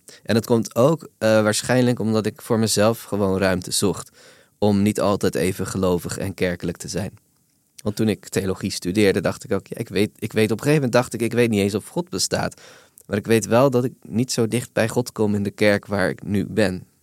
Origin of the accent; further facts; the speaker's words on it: Randstad, Netherlands; Ik kom uit de Randstad. Ik sta vaak voor randstedelingen.